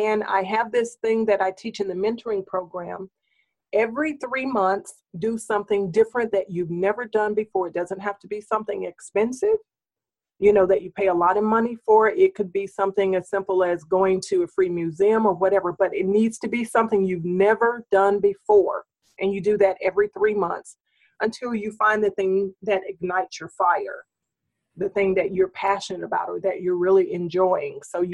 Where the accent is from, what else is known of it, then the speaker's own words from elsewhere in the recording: Mississippi, United States; So I grew up doing that for myself because I grew up in a community that was, I'm from Mississippi.